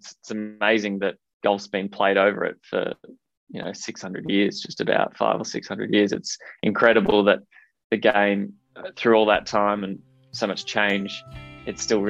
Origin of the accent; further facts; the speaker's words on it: Perth, Western Australia, Australia; I think growing up in Perth definitely prepared me for the Scottish wind.